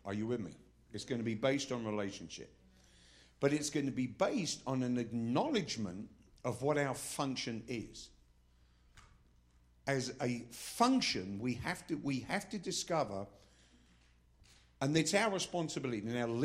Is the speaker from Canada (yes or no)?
no; England, United Kingdom; damn it, I'm English, so I can do both.